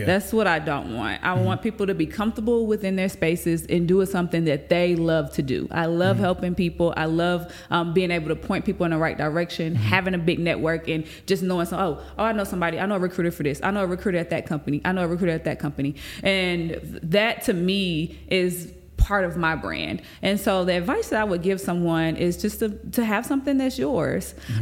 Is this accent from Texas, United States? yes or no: yes; Pleasant Grove, Texas, United States; I grew up in Pleasant Grove, Texas, in the hood of Pleasant Grove